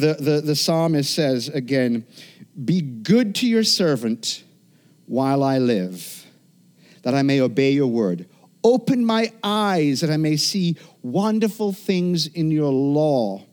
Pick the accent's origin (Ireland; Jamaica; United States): Jamaica; Yeah, I grew up in Jamaica, and so this kind of cold weather this morning